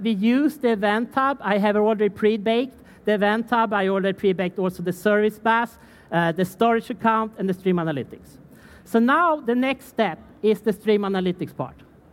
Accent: Sweden; And of course, I'm from Sweden, so I really like this date format.

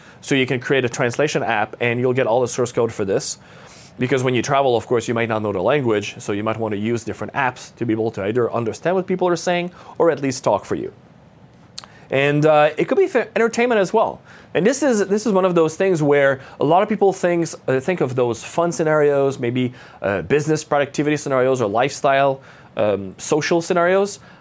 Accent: Canada; first language French; English is a second language; I'm French Canadian, so English is not my first language.

